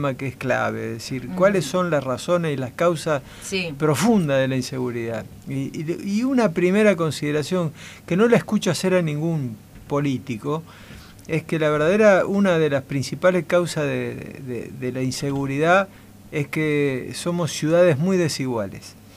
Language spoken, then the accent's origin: Spanish; Rosario, Santa Fe, Argentina; Sí, no, porque soy de Barrio Alberdi, cerquita ahí de Arroyito.